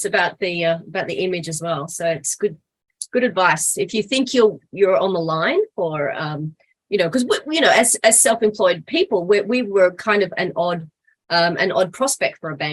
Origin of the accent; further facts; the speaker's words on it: Australia; now in Japan; my husband and I, we're both Australian, and so a lot of people question why we live in Japan or why we choose to live in Japan for so long.